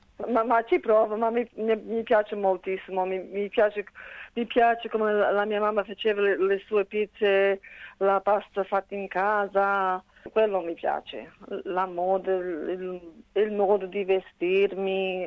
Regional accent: Australia; sono cresciuta qui in Australia e parlo l'inglese tutto il giorno, però l'italiano fa parte della mia identità, il dialetto fa parte della mia identità.

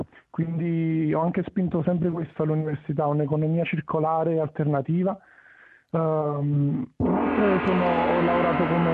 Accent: Naples, Campania, Italy; moved away as an adult; Sì, sono napoletano, ho 32 anni, sono laureato in economia aziendale. E a Napoli lavoravo presso uno studio di commercialisti

